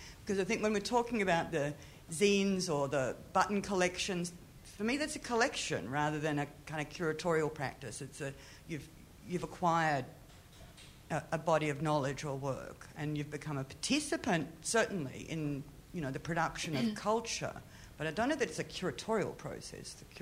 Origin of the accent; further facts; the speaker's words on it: Australia; from my accent, I'm Australian